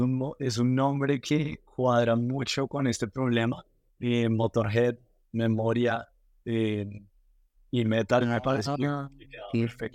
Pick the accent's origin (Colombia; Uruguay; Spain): Colombia; now in San Francisco, United States; desde que tengo un año vivo en Colombia, viví en Colombia hasta hace 7 años que ya llevo acá. Entonces crecí en Colombia, mis papás son colombianos, toda mi familia es colombiana. Simplemente nací acá porque mi papá estaba trabajando acá un par de años